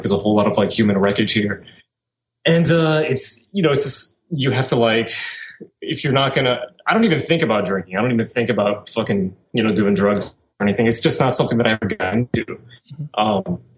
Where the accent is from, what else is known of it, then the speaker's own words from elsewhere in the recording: New Orleans, Louisiana, United States; born and raised in New Orleans, for better or worse, I'm from the South.